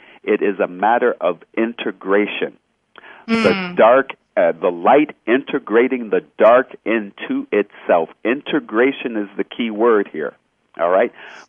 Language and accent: English; United States; born there; I happen to have been born in America.